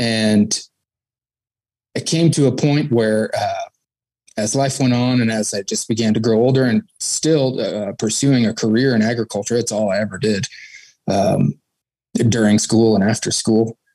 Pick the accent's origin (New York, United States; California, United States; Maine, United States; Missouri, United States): Missouri, United States; St. Louis; I am from St. Louis, Missouri. I'm 30 years old. Come from a very well-to-do family